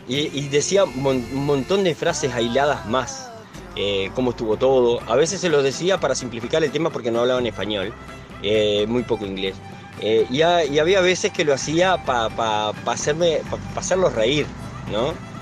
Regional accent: Uruguay; yo soy uruguayo. Le digo, y señalo al … le digo: pero papá es coreano.

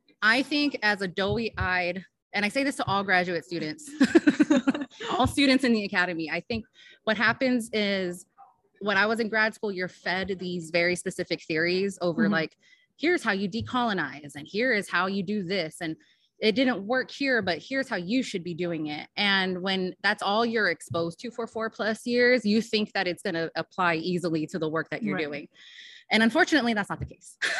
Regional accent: Ontario, California, United States; now in Chicago, United States; And coming from where I grew up in Ontario, California, you know, changing from weather, from the way people, you know, even operate, it was a huge thing.

